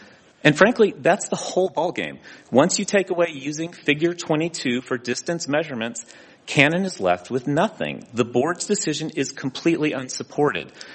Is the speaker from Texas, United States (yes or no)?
yes; Texas, United States; I'm from Texas.